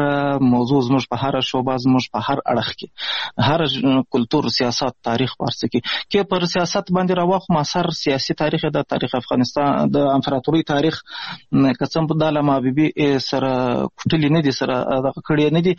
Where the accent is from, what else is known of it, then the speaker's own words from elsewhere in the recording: Pishin, Balochistan, Pakistan; also born or lived in Ghazni; زه خو اصلا د افغانستان د غزنی ولایت اوسېدونکی یم. د مهاجرت شپې ورځې په پاکستان کې تیروم، په پاکستان کې زیږیدلی یم. د کوټې سره نږدې پښین ښار ګوټې ورته وایي، په دې پښین ښار کې اوسېږم.